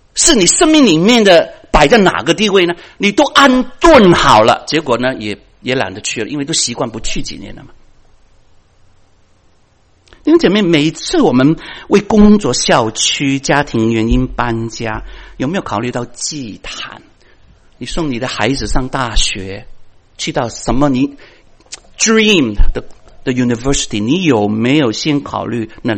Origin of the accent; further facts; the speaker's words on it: China; 我是中国人，他为什么当我是日本人呢？